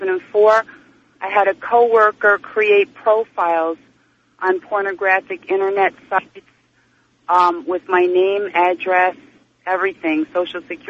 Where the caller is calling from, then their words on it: New York, United States; I'm calling from Erie County, New York, WBEN area.